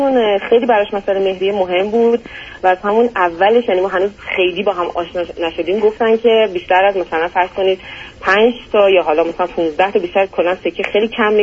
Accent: Iran; moved away as an adult; من تازه از ایران اومدم، یعنی مثلا الان 3 سال خورده‌ای هستش که در اینجا هستم

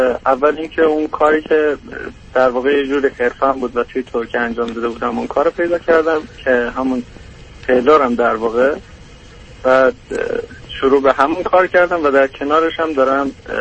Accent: Iran; born there; من پدر و مادر من افغان هستم و خودم ایران متولد شدم، یعنی اکثر ما تو ایران متولد شدیم

